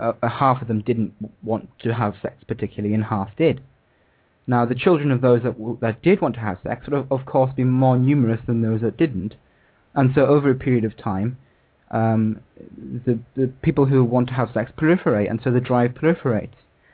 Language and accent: English; United Kingdom; I'm actually British, I'm sure you can tell